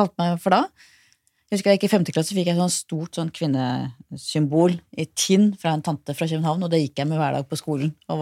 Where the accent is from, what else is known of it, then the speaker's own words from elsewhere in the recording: Oslo, Norway; På Manglerud I Oslo.